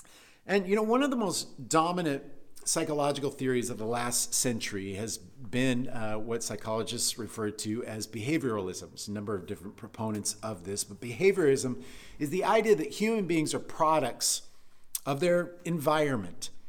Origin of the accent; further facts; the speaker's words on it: Anchorage, Alaska, United States; I was with one of my playmates from the neighborhood I grew up in Anchorage, Alaska. I was 7 years old.